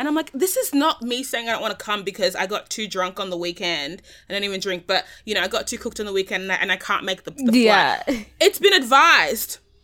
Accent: Sydney, New South Wales, Australia; how we're all from Sydney

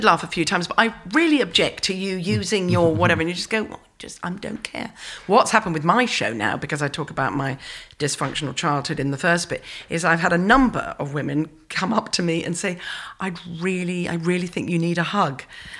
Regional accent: England, United Kingdom; you know very well that I was next, but you think because I'm English that you can get ahead of me.

